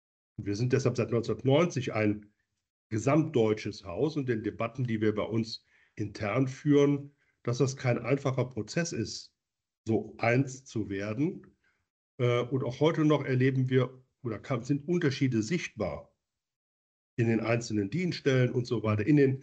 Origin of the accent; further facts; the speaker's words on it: Germany; born there; jetzt sage ich es mal bewusst, als gelernter oder gebürtiger Bundesrepublikaner einen erheblichen Anteil geleistet